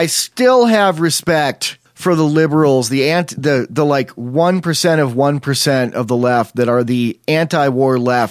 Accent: Jamestown, New York, United States; I grew up in New York State, about as far away from New York City as you can be and still be in the state, in Chautauqua Amen. County, Jamestown, Amen. New York.

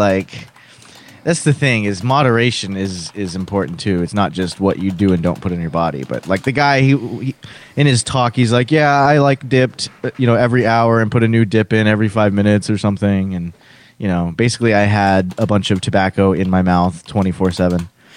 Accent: the South, United States; Yep. I'm from the South.

